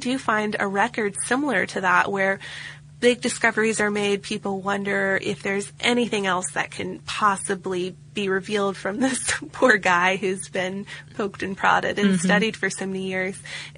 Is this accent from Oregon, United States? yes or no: yes; Oregon, United States; now in Czech Republic; I live in the Czech Republic, which is an hour's drive north of Prague, the town he lives in. I'm from Oregon, but I've been teaching English to little children here for several years.